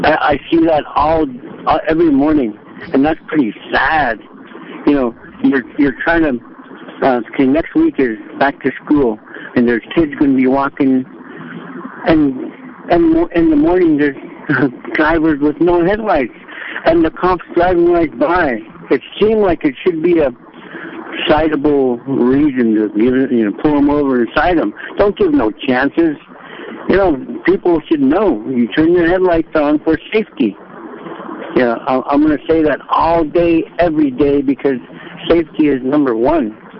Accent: Bethel, United States; From beautiful downtown Bethel. That's my hometown, you know.

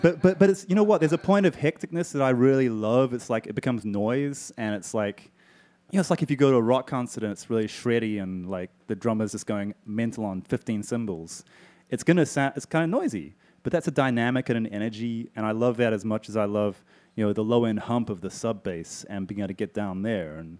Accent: New Zealand; I was growing up in New Zealand, you know, thousands of miles away. I think growing up there, being, I was the only half Japanese person around

